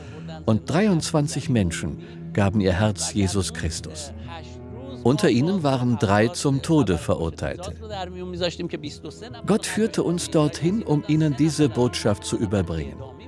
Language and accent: German; Iran; Wir sind Iraner